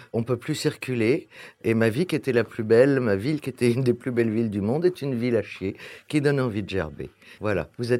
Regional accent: Paris, Île-de-France, France; Je suis né à Paris. J'ai vécu toute ma vie à Paris. Je viens du béton.

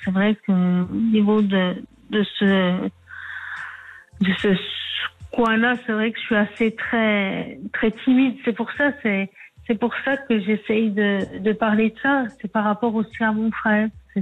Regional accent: France; Moi, je suis française.

